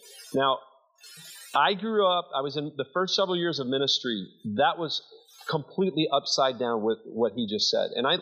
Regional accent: Detroit, Michigan, United States; So we also, our parents both kind of blue-collar families. I grew up in Detroit.

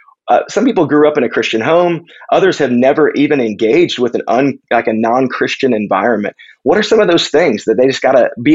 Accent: Midwest, United States; I'm from the Midwest, Vance is from the South originally.

